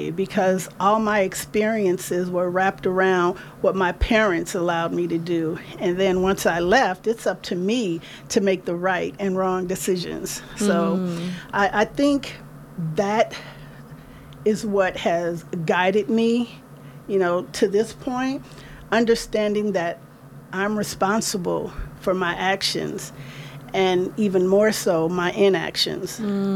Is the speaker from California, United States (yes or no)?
yes; California, United States; Growing up in the Bay Area, it was always, you know, in the back of my mind